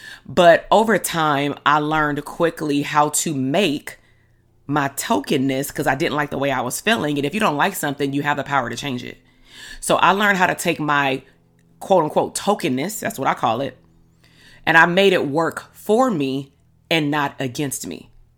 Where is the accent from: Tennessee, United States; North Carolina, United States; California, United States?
California, United States; Compton; at some point I stopped telling people I was from Compton